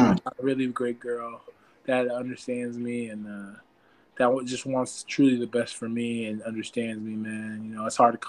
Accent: Pennsylvania, United States; also born or lived in New Jersey; I was born in Jersey. I was born in New Jersey, raised in Pennsylvania, and then I went back to school at Rutgers.

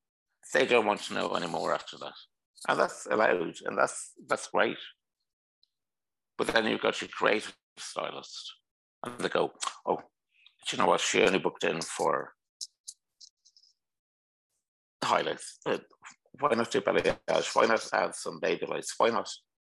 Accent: Ireland; So I think being Irish, you just get yourself stuck in.

